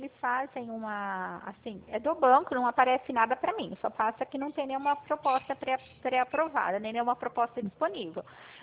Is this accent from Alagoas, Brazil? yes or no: no; Pirassununga, São Paulo, Brazil; eu fico na cidade de Pirassununga, sou do estado de São Paulo.